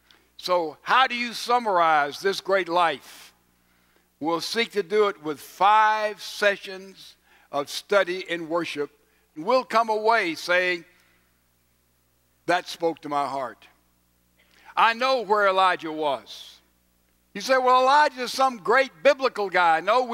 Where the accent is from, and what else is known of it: Mississippi, United States